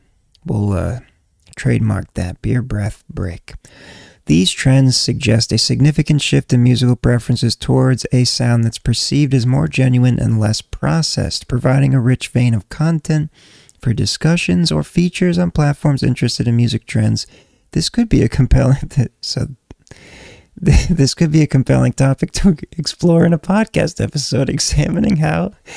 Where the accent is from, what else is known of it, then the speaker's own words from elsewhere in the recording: Connecticut, United States; I was doing that in my basement of my parents' house when I grew up in Connecticut